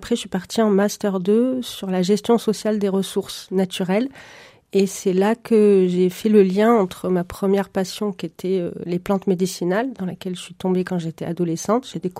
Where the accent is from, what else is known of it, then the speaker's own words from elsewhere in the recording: Toulouse, Occitanie, France; Alors moi, je suis née à Toulouse et j'ai grandi dans la banlieue toulousaine